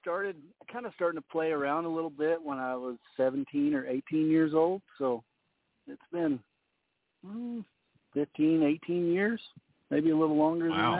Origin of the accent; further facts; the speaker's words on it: Mason, Texas, United States; also born or lived in San Angelo; Oh, yeah. Born and raised and still here. So I was born in San Angelo, and I lived in Mason all of my childhood, and then now I'm back out close to San Angelo.